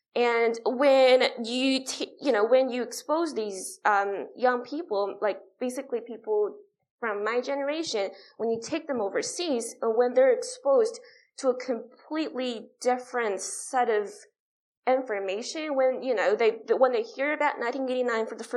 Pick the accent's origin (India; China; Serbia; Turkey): China; now in Australia; growing up in China, I had never heard of this event. If I'm Chinese and I grew up there